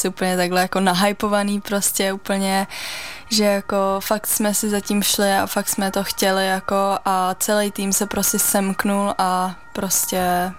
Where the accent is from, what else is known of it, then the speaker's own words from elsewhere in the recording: Ústí nad Orlicí, Pardubice Region, Czechia; já jsem vlastně z Ústí nad Orlicí, což je u České Třebové, ale nemám to daleko ani do Svitav, ani do České Třebové